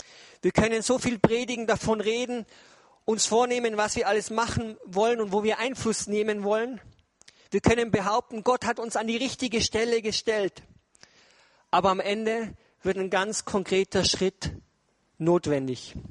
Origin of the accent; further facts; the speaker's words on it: Austria; ich bin ja in Österreich aufgewachsen, ich bin aber Schweizer und Deutscher. Ja, ich bin Mitteleuropäer.